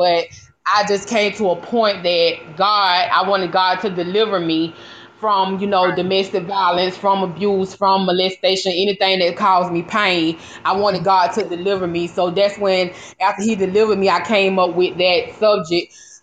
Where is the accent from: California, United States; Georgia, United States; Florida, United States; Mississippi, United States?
Florida, United States; Quincy; I was born and raised in Quincy, Florida … which was my grandmother.